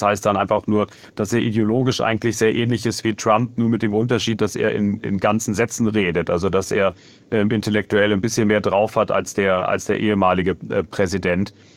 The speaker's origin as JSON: {"language": "German", "country": "Germany", "said": "Also ich bin selber Deutscher"}